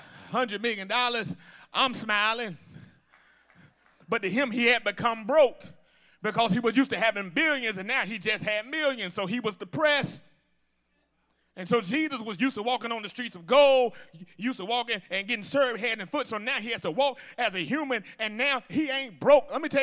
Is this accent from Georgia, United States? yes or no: yes; Atlanta, Georgia, United States; See, I'm from Atlanta, and Ted Turner was a billionaire